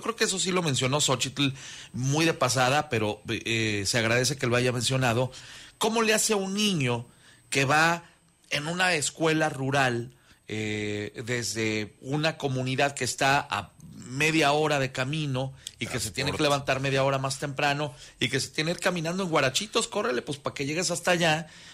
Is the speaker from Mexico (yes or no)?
yes; Mexico; Pues porque también somos mexicanos